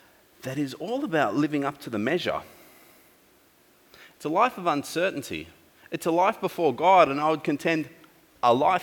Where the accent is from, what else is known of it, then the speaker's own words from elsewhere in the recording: Australia; He doesn't have the same worldview all the time as I do as an Aussie.